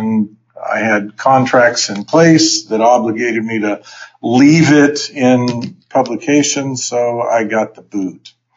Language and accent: English; Idaho, United States; I grew up in Idaho. I was in the military during the Vietnam conflict, but I was stationed stateside.